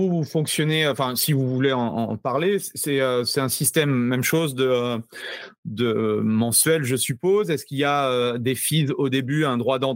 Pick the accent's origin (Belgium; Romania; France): France; chez nous en France